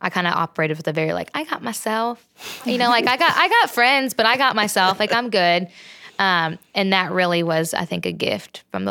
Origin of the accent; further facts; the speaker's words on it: Georgia, United States; I knew from either my time in college or my time growing up in Georgia.